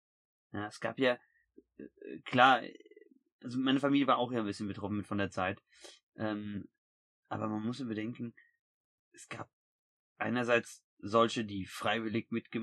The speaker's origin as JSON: {"language": "German", "town": "Frankfurt", "region": "Hesse", "country": "Germany", "said": "wobei ich als Frankfurter sagen muss, halte den Ball flach"}